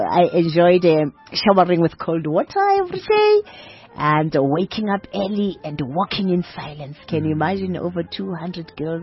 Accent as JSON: {"language": "English", "town": "Kagiso", "region": "Gauteng", "country": "South Africa", "said": "Originally, I come from Kagiso. I was born in South Africa."}